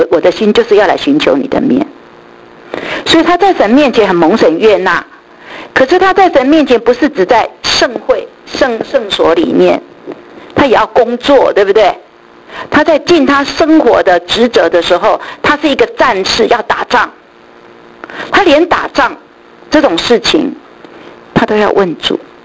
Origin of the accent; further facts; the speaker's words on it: China; 有点我们中国人讲的势如破竹